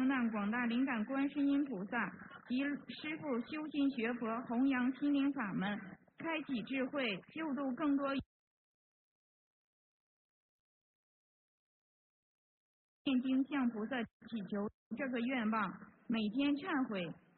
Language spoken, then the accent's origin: Chinese; Brisbane, Queensland, Australia; 我是来自布里斯班的